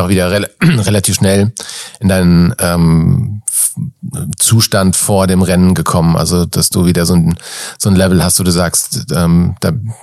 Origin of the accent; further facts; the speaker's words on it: Frankfurt, Hesse, Germany; Und ich komme aus Frankfurt. Das ist eigentlich sowas wie meine Hometown.